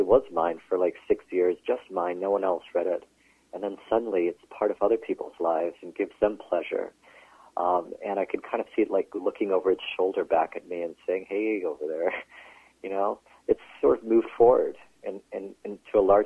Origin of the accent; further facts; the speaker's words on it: Brampton, Ontario, Canada; now in Vancouver, Canada; I grew up in Brampton and went to university in Toronto. And I lived in Toronto and bought a place before moving to Vancouver.